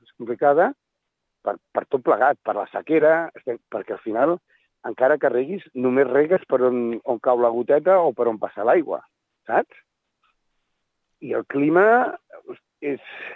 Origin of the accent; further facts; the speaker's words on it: El Papiol, Catalonia, Spain; Jo soc de Papiol